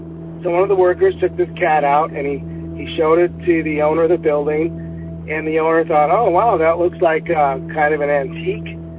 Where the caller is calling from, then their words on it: Phoenix, Arizona, United States; I'm calling from Phoenix, Arizona.